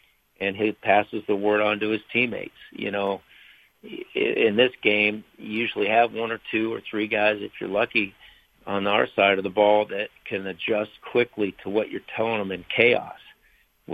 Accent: Cleveland, Ohio, United States; I'm from Cleveland, and I've always been a Cleveland Browns fan.

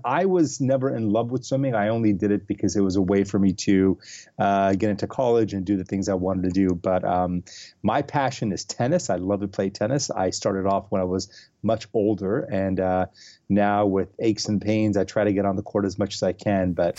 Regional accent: Los Angeles, California, United States; I am originally from Los Angeles. I grew up here. I went to school up in San Francisco, moved up there for swimming.

